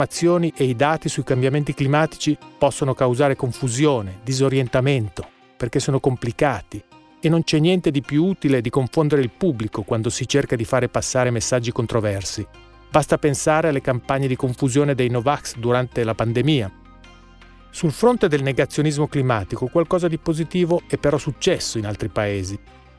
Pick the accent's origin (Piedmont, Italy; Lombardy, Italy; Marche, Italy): Piedmont, Italy; Novara; visto che io sono di Novara